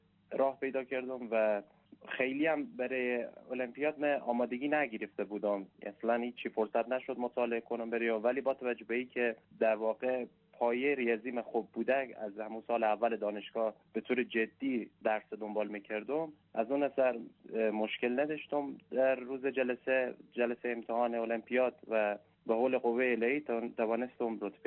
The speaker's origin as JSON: {"language": "Persian", "town": "Mashhad", "region": "Razavi Khorasan", "country": "Iran", "tie": "born or raised there"}